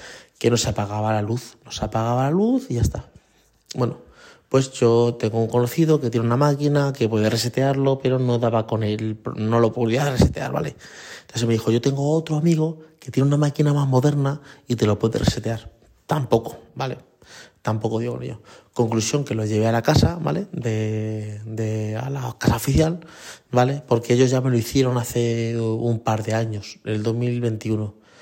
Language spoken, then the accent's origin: Spanish; Spain; y yo soy español y mi mujer es dominicana